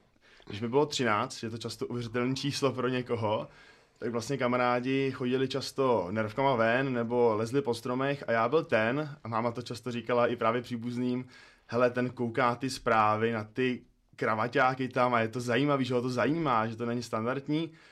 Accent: Plzeň, Plzeň Region, Czechia; now in Prague, Czechia; já jsem vlastně původně z Plzně, no a tam ta cesta jako takhle začala a teď jsem tady v Praze

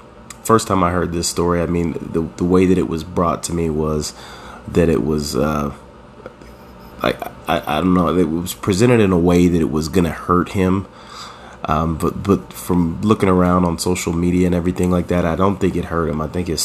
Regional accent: Idaho, United States; I grew up in the Southeast Idaho region, and there are a lot of LDS religious types here.

